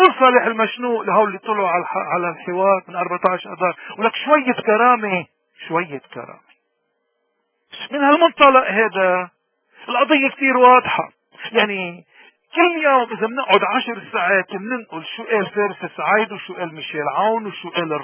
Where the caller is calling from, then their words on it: Canada; نحن بنحكي من كندا